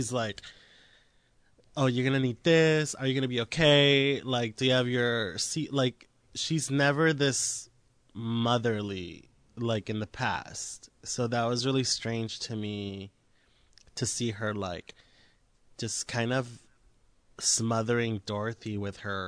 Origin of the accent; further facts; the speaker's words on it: Mexico; I grew up in Mexico.